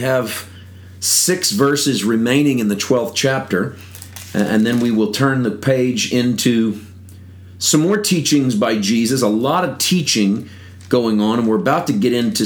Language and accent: English; Missouri, United States; also born or lived in California; I grew up in Missouri, and so clouds come in from the west, so it was odd living in California to have them roll in from the other side.